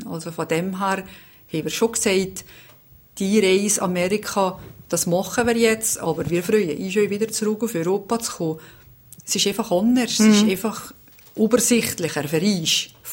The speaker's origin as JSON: {"language": "German", "region": "Valais", "country": "Switzerland", "said": "Und als Walliserin hat man natürlich am Funken sie haben die Leute ein bisschen gelacht, weil sie nicht gerade immer alles verstanden haben."}